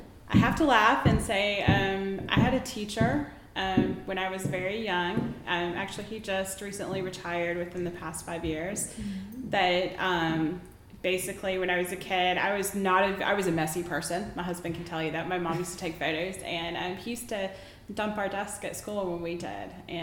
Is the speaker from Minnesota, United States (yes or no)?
no; Kokomo, Indiana, United States; born there; also born or lived in Montgomery, Alabama; I was born in Kokomo, Indiana. And my dad was military, so for the first 2 years I was out of Montgomery, Alabama, and then from three on I was raised here, so pretty much 5 miles down the road from, you know, where we live now.